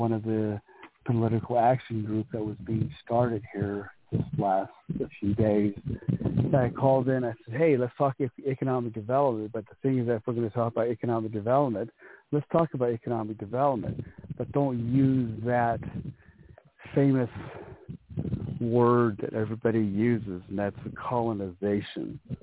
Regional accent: United States; the way that I grew up on the Navajo Nation.

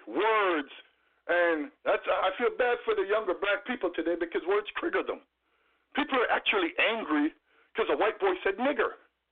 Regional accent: Jamaica; now in United States; Because I'm not from America. I'm originally from Jamaica.

